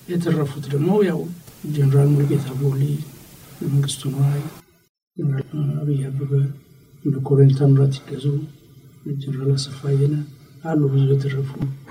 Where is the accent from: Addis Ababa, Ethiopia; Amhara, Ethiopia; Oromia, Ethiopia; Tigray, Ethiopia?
Addis Ababa, Ethiopia; also born or lived in Dire Dawa; የድሬዳዋ ልጅ ነኝ አይደለም ግን ከድሬዳዋ ተመልሰን ብዙ ጊዜ አባቴ ከቦታ ወጥተን ሲዘዋወር አዲስ አበባ እየተሆን ነው የሚሄደው እና በ5 አመቴ አካባቢ አዲስ አበባ ቄስ ትምህርት ቤት አዲስ አበባ ነው የጀመርኩት